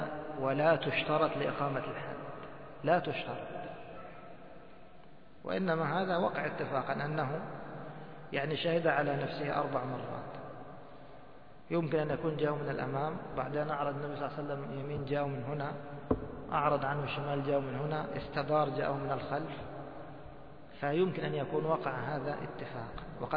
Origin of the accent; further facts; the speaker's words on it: Egypt; أول شيء يعرض عنه كما يقولون عندنا في مصر طنشة